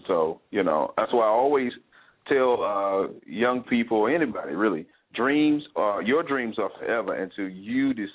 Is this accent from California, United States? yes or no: no; Atlanta, Georgia, United States; I grew up in Atlanta, Georgia, born and raised in the housing projects of Harris Home